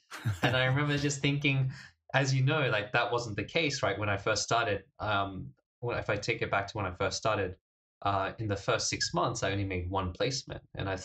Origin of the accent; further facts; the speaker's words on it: Australia; moved away as an adult; now in Japan; I'm from Australia.